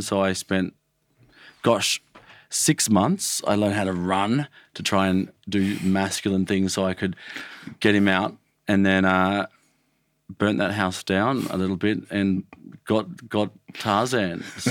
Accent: Bourke, New South Wales, Australia; also born or lived in Toowoomba; I was born in Toowoomba in T-Bar, and then we moved straight to Bourke.

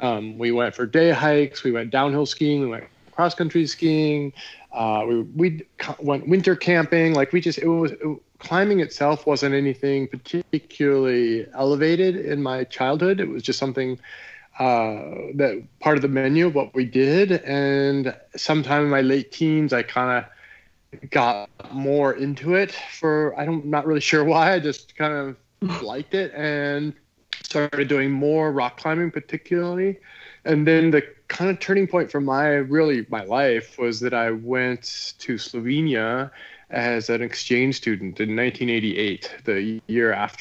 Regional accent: Oregon, United States; also born or lived in Washington; when I was born in Washington State, grew up in Oregon.

